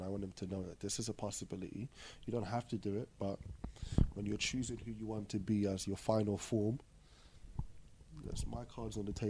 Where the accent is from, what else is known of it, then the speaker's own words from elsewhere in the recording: Nigeria; I think being Nigerian and being from a proud group of people, and even being from the Bits, like the Bits is proud.